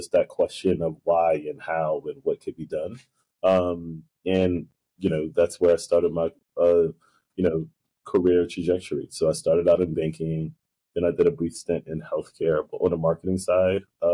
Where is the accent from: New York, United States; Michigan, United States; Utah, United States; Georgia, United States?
New York, United States; Brooklyn; also born or lived in Haiti; I was born in Haiti, raised in Brooklyn, Coney Island, Brooklyn, in a housing development.